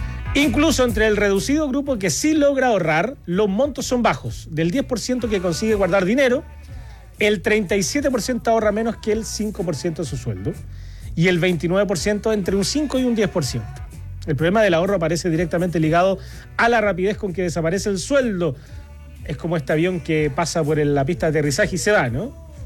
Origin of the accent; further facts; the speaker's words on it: Retiro, Maule, Chile; Oriundo, lo que somos oriundo de Retiro. Aguante, Retiro.